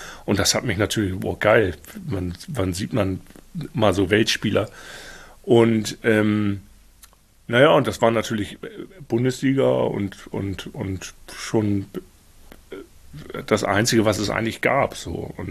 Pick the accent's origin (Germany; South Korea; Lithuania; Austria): Germany; Hamburg; ich bin ja Hamburger und bin in Niendorf aufgewachsen, was natürlich so böse HSV-Gegend ist auch. Und bin natürlich auch, ich bin 71er-Jahrgang.